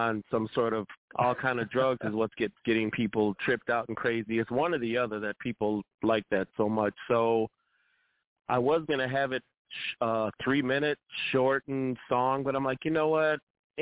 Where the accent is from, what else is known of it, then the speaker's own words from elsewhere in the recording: Montreal, Quebec, Canada; I'm from Montreal, Quebec, you know, Canada. Right now I'm back and forth, Chicago, New York.